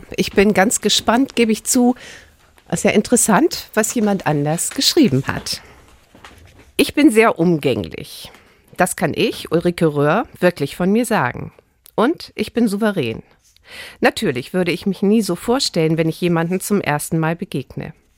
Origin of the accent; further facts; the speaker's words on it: Reinfeld, Schleswig-Holstein, Germany; Also ich liebe Schleswig-Holstein, Stormarn, meinen Heimatort Rheinfeld. Ich wohne gern dort.